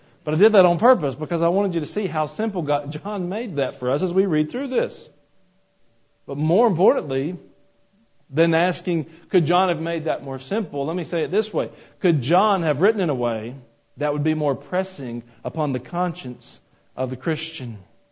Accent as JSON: {"language": "English", "region": "Georgia", "country": "United States", "tie": "born or raised there", "said": "All my life as a kid growing up in Georgia, there were goo goo clusters."}